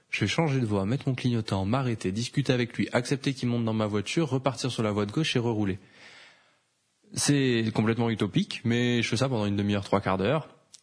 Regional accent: Toulouse, Occitanie, France; il ne savait pas que je venais de Toulouse

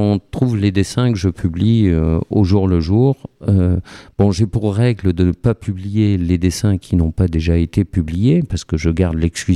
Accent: Nouvelle-Aquitaine, France; now in Toulouse, France; quand je suis parti du Lot-et-Garonne, j'avais le choix entre Bordeaux et Toulouse. Je connaissais un peu Bordeaux et donc je suis venu à Toulouse.

